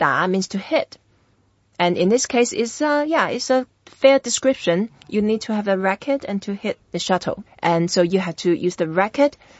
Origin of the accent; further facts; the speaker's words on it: Taiwan; It's very popular when I grew up in Taiwan, and lots of people played it.